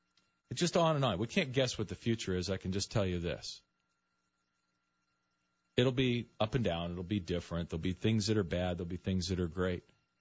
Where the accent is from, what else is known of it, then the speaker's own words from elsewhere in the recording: United States; born there; just a simple knowing that I was born in America to a great family.